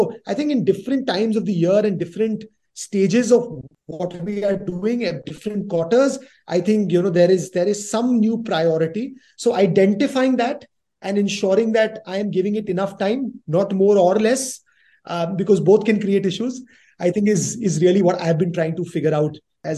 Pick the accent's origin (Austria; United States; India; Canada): India; Delhi; I'm born and brought up in Delhi.